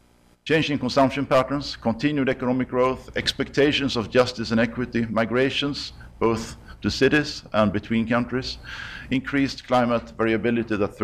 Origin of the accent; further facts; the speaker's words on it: Sweden; This painting could have been in my home country in Sweden.